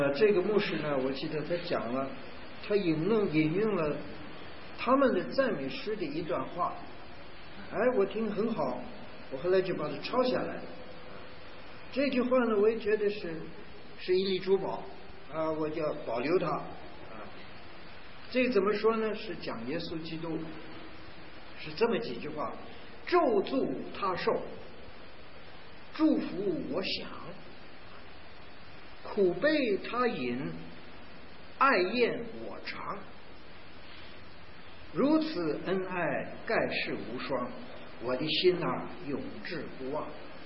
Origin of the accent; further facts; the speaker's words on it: China; 我们现在一方面我们是中国人